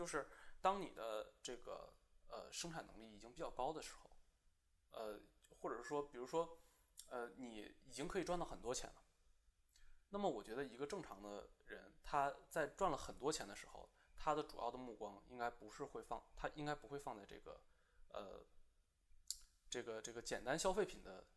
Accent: Daqing, Heilongjiang, China; 这个我也是东北人。我们那边呢，大庆这个地方是一个教育确实比较强的地方

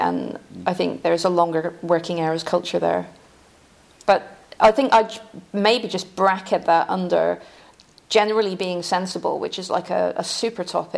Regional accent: Scotland, United Kingdom; I mean, I'm from Scotland and we know from weather, but this is more weather.

